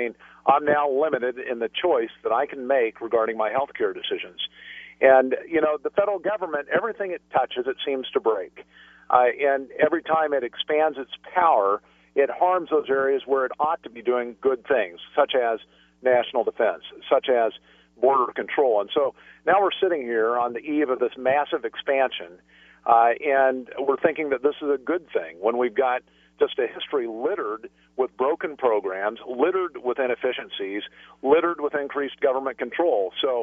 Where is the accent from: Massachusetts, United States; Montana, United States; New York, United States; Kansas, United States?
Kansas, United States; now in Alaska, United States; Yeah, I grew up in Kansas. I got up here to Alaska 16 years ago, but still have a lot of family down in that neck of the woods.